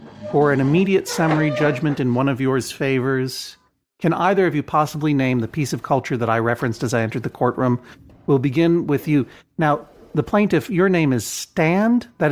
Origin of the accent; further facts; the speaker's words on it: Norway; English is a second language; I am from Norway